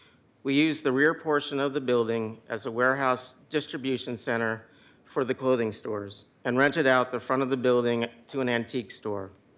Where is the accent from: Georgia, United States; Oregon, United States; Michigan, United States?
Oregon, United States; Portland; I was born in Portland and have lived here most of my life.